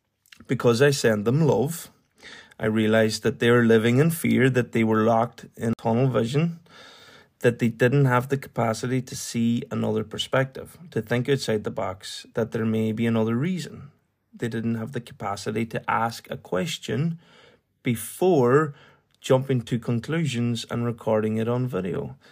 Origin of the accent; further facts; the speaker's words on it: Ireland; because we are Irish born and raised, as if we own the area we are living